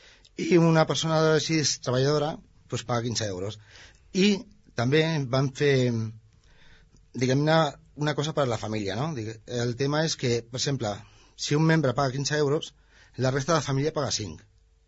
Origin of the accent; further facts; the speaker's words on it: Ripollet, Catalonia, Spain; jo que sóc de Ripollet en canvi, no